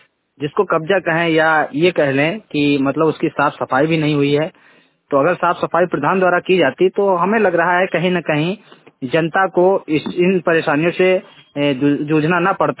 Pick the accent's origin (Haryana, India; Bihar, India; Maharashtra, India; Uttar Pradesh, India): Uttar Pradesh, India; Mohammadi; पत्रकार, डिस्ट्रिक्ट लखीमपुर खीरी, तहसील मोहम्मदी का निवासी हूं।